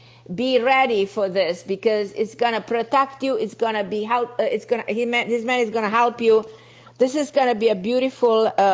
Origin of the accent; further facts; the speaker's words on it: Romania; born there; English is a second language; a Hungarian origin myself, so that's why. My mother was Hungarian. Yeah. I was born in Romania, half Hungarian, so I love the Hungarian people because I'm part Hungarian myself.